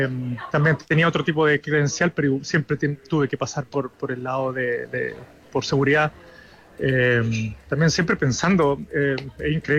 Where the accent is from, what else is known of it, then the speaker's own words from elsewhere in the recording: Chile; now in United States; Soy el único chileno acá. Soy el único fotógrafo chileno.